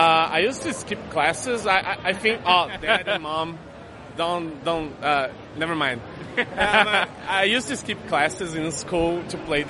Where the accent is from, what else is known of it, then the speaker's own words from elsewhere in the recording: Brasilia, Federal District, Brazil; Oh, we're from Brazil.